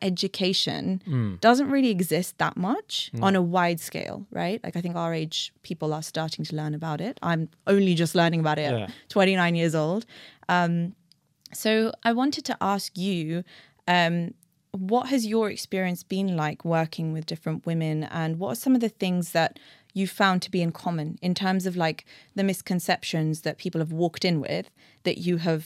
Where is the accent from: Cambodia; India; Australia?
India; I am an Indian woman myself